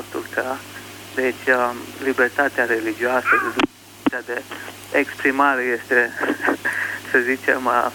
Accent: United States; Aici, acum sunt în Lupeni, Valea Jiului, dar eu sunt din America.

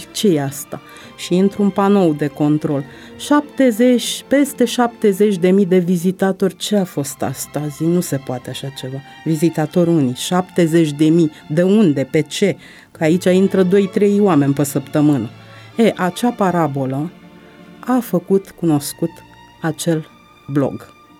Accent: Romania; se lămurea un scurt timp că sunt româncă trăită pe meleaguri mioritice

